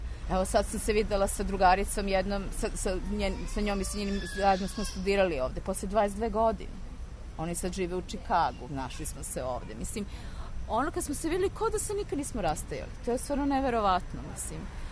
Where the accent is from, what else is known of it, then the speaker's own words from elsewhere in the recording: Serbia; Ma odakle iz Evrope, jer rekao iz Srbije.